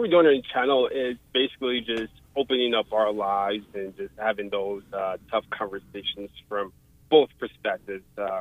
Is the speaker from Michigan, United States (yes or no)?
yes; Detroit, Michigan, United States; So, yes, so growing up in Detroit, I mean, Detroit has a big problem with race.